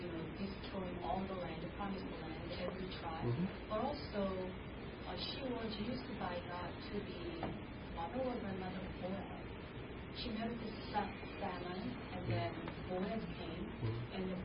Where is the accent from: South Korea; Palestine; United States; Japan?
South Korea; I grew up in South Korea. My whole family was ancestor worshippers.